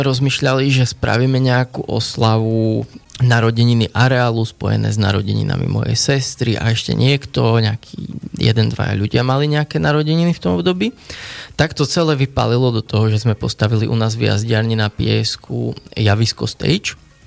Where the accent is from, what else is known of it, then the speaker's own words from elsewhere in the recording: Košice Region, Slovakia; Ja som vyrástol na Zemplínskej Širave na Plachetniciach